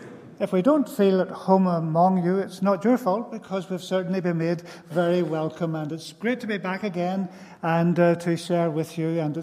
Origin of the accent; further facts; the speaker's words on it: Ballymena, Northern Ireland, United Kingdom; I'm from Ballymena and we're well used to shochs and lochs.